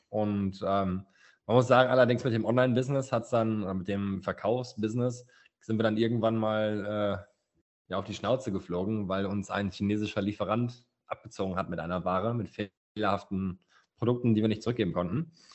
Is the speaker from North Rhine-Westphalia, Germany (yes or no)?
yes; Hamm, North Rhine-Westphalia, Germany; ich bin 27 Jahre jung, ich komme aus Hamm, das ist ein kleines Städtchen, so klein ist es gar nicht, mit 180.000 Einwohnern, aber neben Dortmund und Münster.